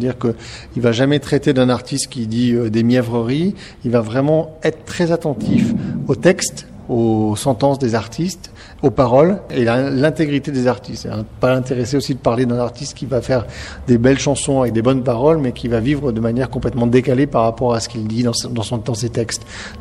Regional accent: Grenoble, Auvergne-Rhône-Alpes, France; Moi, je suis grenoblois, donc je suis un peu à l'autre bout de la France.

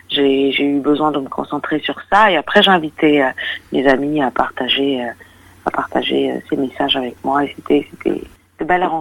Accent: Mali; je parle de ma culture, je parle de ce qui se passe chez moi au Mali

